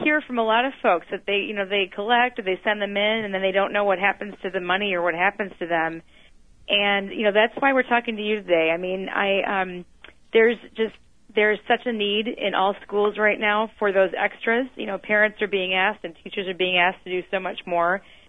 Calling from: Minneapolis, Minnesota, United States; I did have to laugh, though, about the conversation about the frost on your windshield, considering I'm calling you from Minneapolis.

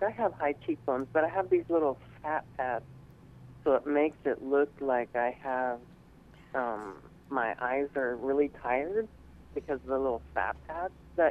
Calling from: Ventura, California, United States

